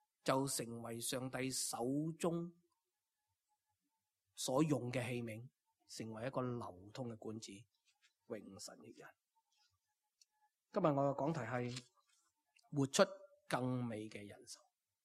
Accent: Hong Kong; 我们香港人最紧要歪嘛

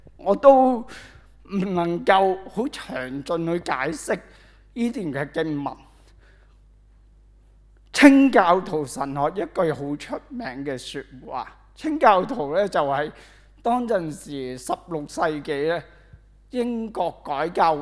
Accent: New Territories, Hong Kong; 我就耕過啦，因為我喺農村出世，住喺新界嘅，就好明白撒種嘅比喻。

